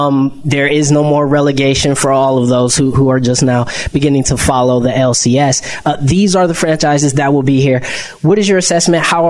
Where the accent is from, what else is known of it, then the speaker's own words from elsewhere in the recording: Detroit, Michigan, United States; Now, we're outfit from the Detroit area. I'm a Detroit native myself